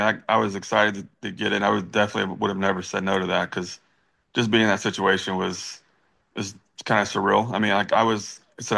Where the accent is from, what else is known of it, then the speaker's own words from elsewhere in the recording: Kentucky, United States; So all the people that I grew up with, and the kind of the fans where I grew up in Kentucky were able to kind of watch was kind of cool.